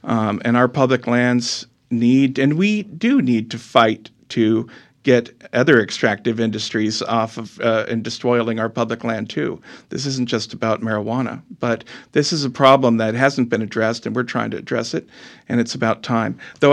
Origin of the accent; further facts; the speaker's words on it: California, United States; I also grew up in the Emerald Triangle. I grew up in Mendocino County.